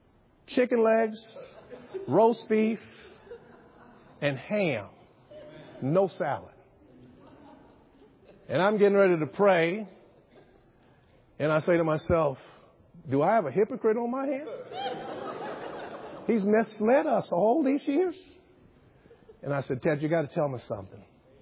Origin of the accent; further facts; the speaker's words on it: Virginia, United States; We're from Northern Virginia. We are cultured black folks.